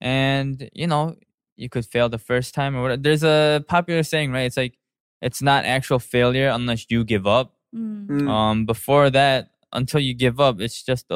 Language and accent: English; United States; born there; English is a second language; Like, for me, like, I was born in America, so I don't have to go to the army